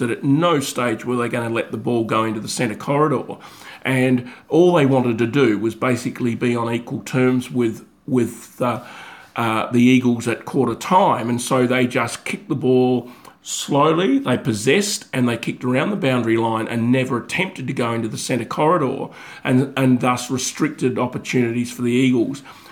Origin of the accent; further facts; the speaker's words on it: Mitcham, South Australia, Australia; from the moment that I was born in Mitcham and lived in Mitcham and played cricket and footy